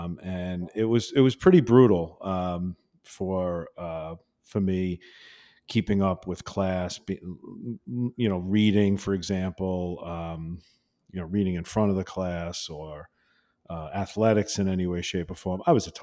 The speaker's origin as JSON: {"language": "English", "town": "Massapequa", "region": "New York", "country": "United States", "tie": "born or raised there", "said": "I grew up in Massapequa, Long Island, and I had a really great childhood and great parents."}